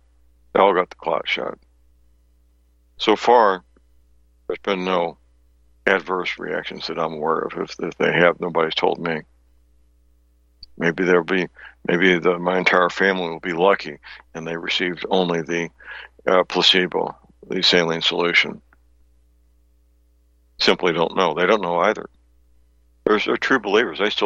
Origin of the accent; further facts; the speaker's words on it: St. Louis, Missouri, United States; So I know in my hometown in St. Louis, Pfizer has a facility.